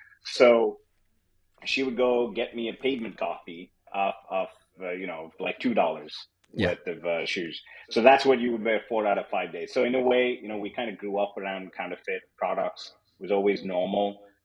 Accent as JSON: {"language": "English", "country": "India", "tie": "born or raised there", "said": "I was born in a small farming town in India. That's where I did most of my growing up. I was educated there in Bangalore. I was born on a farm"}